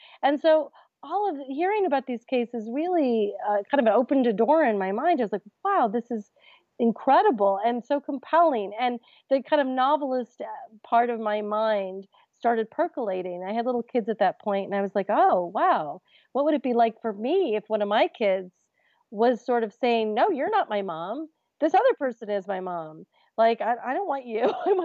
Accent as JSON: {"language": "English", "region": "New York", "country": "United States", "said": "I guess maybe I'm a New Yorker or whatever."}